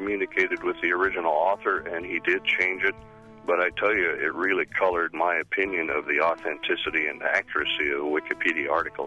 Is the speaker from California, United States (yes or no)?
no; Montana, United States; now in Fairbanks, United States; I grew up in Montana, and I'm a geologist by training.